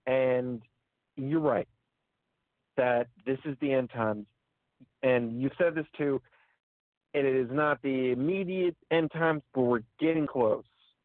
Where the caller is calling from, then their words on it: Florida, United States; from Florida.